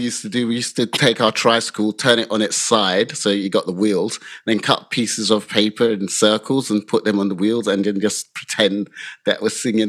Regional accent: London, United Kingdom; also born or lived in Nigeria; I was born in London and grew up in London in late 60s. So, yeah, I'm old codger. Uh-huh. Grew up in the 70s and moved back to Nigeria in 1977. Well, moved to Nigeria in 1977.

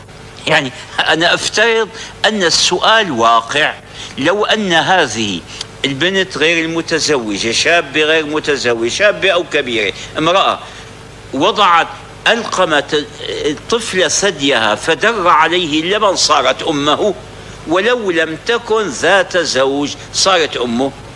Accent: Syria; كان في عندنا في الشام قديما

